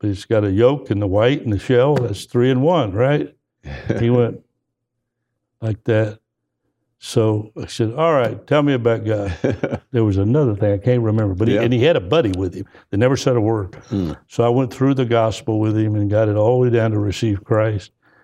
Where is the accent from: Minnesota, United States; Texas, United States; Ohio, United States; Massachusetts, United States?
Texas, United States; Dallas; well, I'm from Dallas, Texas, and we've been over, we prayed before we came